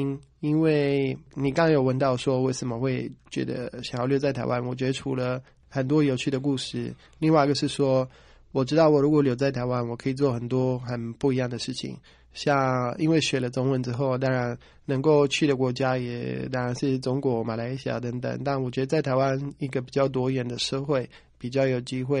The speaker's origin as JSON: {"language": "Chinese", "town": "Rome", "region": "Lazio", "country": "Italy", "tie": "born there", "second_language": "Chinese", "said": "没错，我是在罗马出生。"}